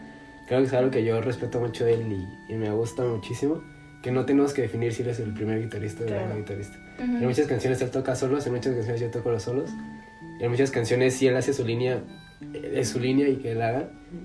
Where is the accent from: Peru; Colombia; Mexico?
Mexico; Mexico City; also born or lived in Tijuana; soy el único foráneo de la banda. Sí, yo soy de la Ciudad de México.